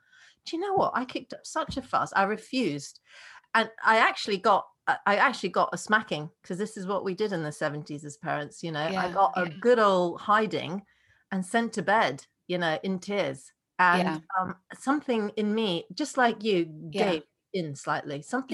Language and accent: English; Oslo, Norway; I grew up in Norway, in Oslo, and it was quite a strict, sort of fairly formal kind of upbringing.